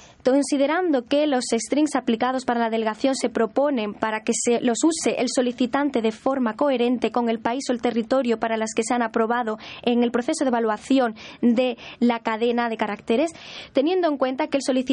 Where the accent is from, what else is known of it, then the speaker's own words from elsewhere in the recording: China; Spanish is a second language; yo, como chino, pues estoy aquí en la junta